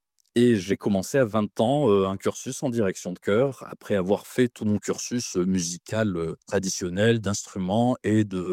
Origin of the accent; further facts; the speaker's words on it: south of France, France; je viens du sud de la France, j'ai vécu ailleurs que dans le sud de la France tout au long de ma vie.